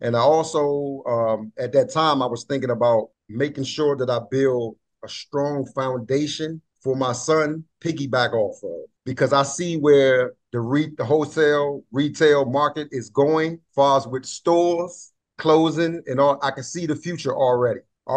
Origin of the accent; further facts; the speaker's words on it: Washington, District of Columbia, United States; man. I'm from Washington, D.C., born and raised.